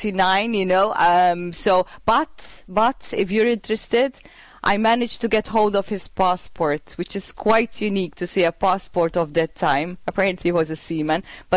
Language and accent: English; Malta; born there; I was born here in Malta, yes